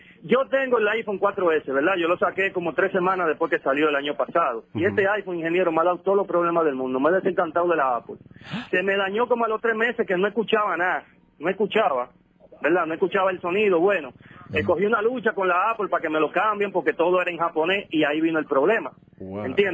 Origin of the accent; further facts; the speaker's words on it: Dominican Republic; ya usted sabe, como dominicano, y hasta en español me salió un par de malas palabras